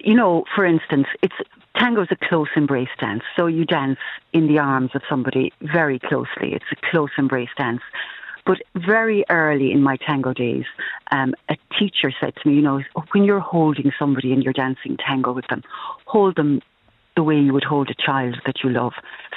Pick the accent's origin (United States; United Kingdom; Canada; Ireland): Ireland; Rathmore, Munster; Yes, I'm from County Kerry originally, a village called Rathmore, and it's in the middle of Slieve Lucre. So there would always have been a tradition of music and dance in my own home.